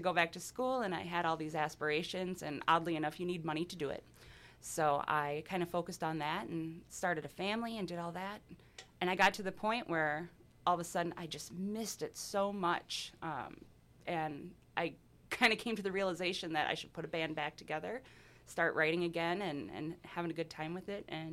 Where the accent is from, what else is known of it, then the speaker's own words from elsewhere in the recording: Forest Lake, Minnesota, United States; moved away; Yes. Yep. I grew up in Forest Lake.